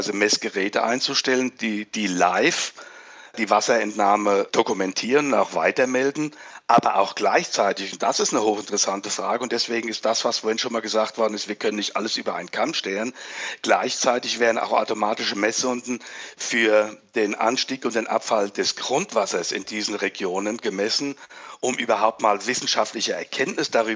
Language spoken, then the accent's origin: German; Rhineland-Palatinate, Germany; ich komme aus Rheinland-Pfalz